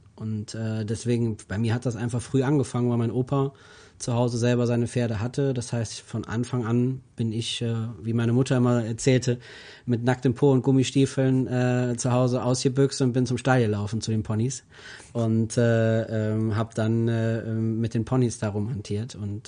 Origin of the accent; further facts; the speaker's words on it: Neuss, North Rhine-Westphalia, Germany; ich bin in Neuss, im Lukas-Krankenhaus geboren.